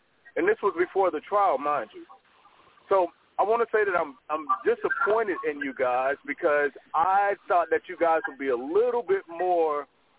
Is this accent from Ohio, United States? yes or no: no; South Carolina, United States; Now, I grew up in South Carolina.